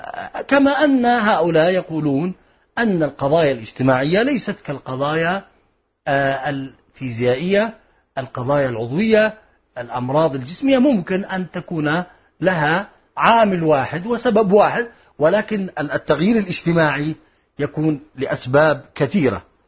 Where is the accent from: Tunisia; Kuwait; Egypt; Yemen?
Yemen